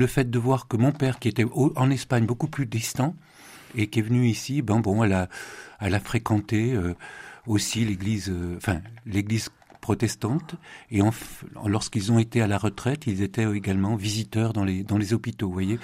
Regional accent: Saint-Étienne, Auvergne-Rhône-Alpes, France; born there; first language Catalan; French is a second language; moi, je suis né en 1952, à Saint-Étienne

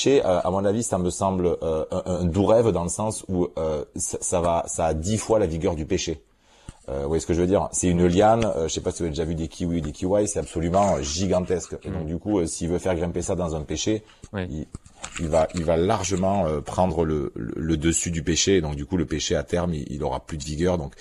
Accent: Perpignan, Occitanie, France; also born or lived in Gard; Un mélange entre Perpignan et le Gard, à côté de Nîmes.

